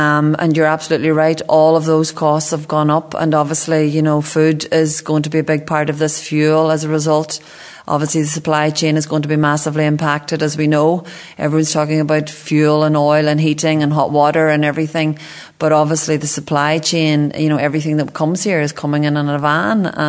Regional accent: Ireland; And we'll come out the other side on top, as we always do as an Irish nation.

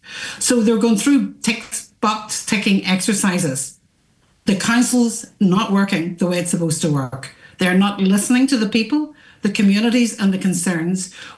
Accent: Letterkenny, Ulster, Ireland; I have a bigger picture here because I am from Letterkenny.

